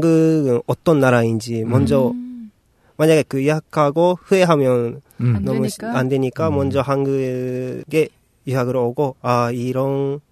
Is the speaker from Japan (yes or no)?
yes; Shizuoka, Japan; Korean is a second language; now in South Korea; 저는 일본 시즈오카에서 온